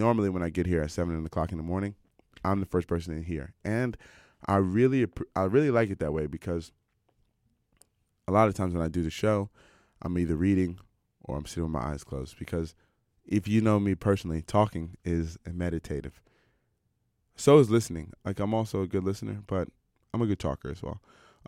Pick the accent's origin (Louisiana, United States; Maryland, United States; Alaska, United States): Maryland, United States; Silver Spring; also born or lived in Washington, D.C.; I'm from Maryland, near Washington, D.C., not Baltimore. Just to let you know, because when you say, like, I'm born in Washington, D.C., grew up in Silver Spring.